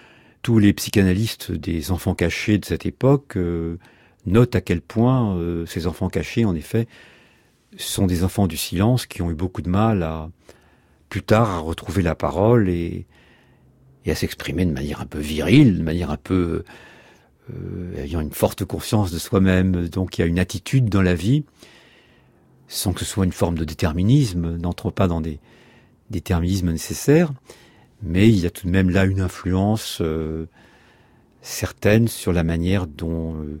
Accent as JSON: {"language": "French", "country": "France", "said": "je suis français, par déclaration, donc je suis citoyen français, tout autant français qu'un autre."}